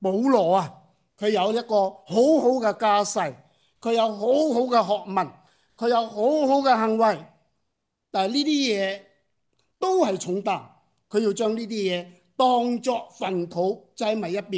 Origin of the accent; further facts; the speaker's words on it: Hong Kong; now in Macau; 我哋系香港人，我哋为咗澳门就嚟30年呢